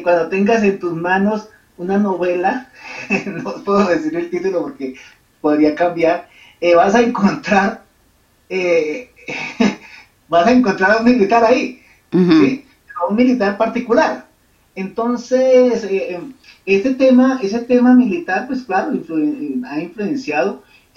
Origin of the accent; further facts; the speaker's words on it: Colombia; lo analizaba como colombiano